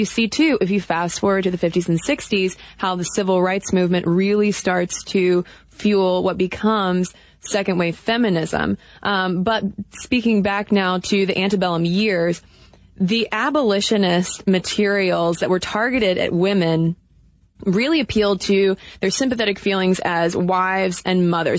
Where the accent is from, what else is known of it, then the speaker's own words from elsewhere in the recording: United States; which is horrifying to think about as an American, it took so long for us to finally uproot slavery in the United States.